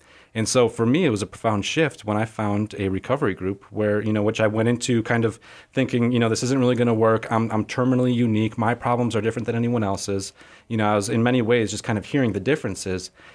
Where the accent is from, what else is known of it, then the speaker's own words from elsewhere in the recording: Wisconsin, United States; It's my home state.